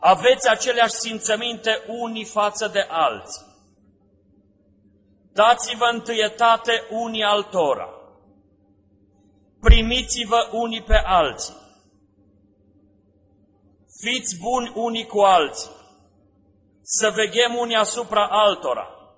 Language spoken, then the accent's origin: Romanian; Mediaș, Sibiu County, Romania; sunt de la Mediaș și am stat vreo trei luni aici în biserica aceasta